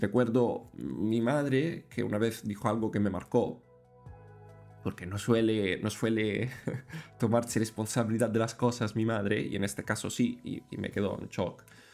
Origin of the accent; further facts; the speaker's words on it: Italy; moved away as an adult; yo nací y crecí en Italia hasta que me fui del país con 20 años